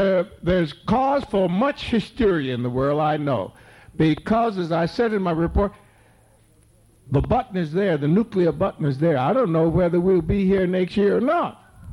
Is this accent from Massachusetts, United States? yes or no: yes; Boston, Massachusetts, United States; I happen to think back, you know, I'm from Boston, and we were sort of sad because the Red Sox blew it at the last minute.